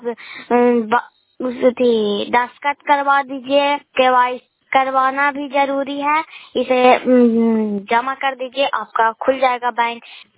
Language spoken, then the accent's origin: Hindi; Bihar, India; मैं नालंदा जिला के रहने वाली हूँ। मैं गोरायपुर पंचायत से बोल रही हूँ। मैं नगर नौसा प्रखंड से बोल रही हूँ।